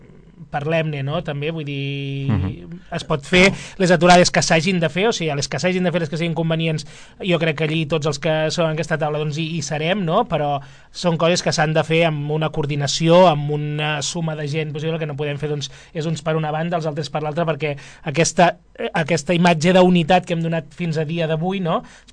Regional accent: Catalonia, Spain; quin tipus de poble som els catalans

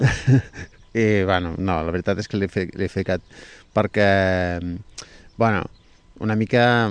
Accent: Lleida, Catalonia, Spain; Jo vinc de Lleida

